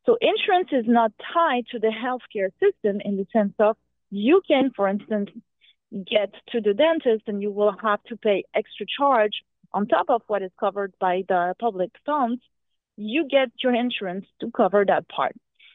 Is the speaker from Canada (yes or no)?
no; France; I'm originally from France